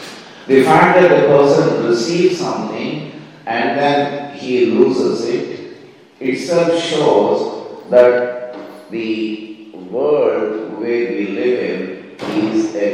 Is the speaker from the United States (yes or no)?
no; Hyderabad, Telangana, India; I'm coming from Hyderabad, south of India.